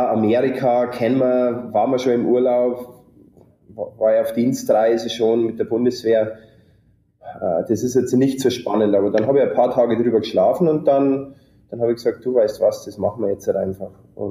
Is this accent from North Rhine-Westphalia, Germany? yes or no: no; Bavaria, Germany; Ich bin aufgewachsen in einem kleinen Dorf im Bayerischen Wald mit insgesamt 25 Einwohnern.